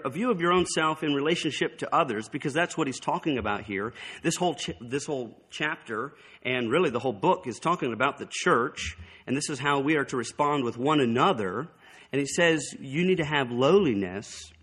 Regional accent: North Carolina, United States; The church I grew up in North Carolina, the first church that I was in, Tabernacle

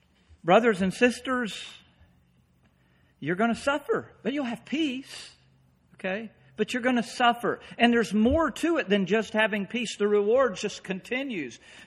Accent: United States; Right now, I don't have any peace about being an American. I'm glad I'm here.

